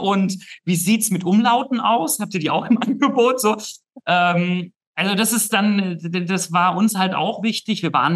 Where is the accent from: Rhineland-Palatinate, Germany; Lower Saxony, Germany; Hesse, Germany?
Rhineland-Palatinate, Germany; now in Berlin, Germany; wir haben in dem Dorf geheiratet, in der Pfalz, wo ich herkomme. Berlin ist jetzt meine Wahlheimat, aber wir haben geheiratet in der Pfalz im Dorf.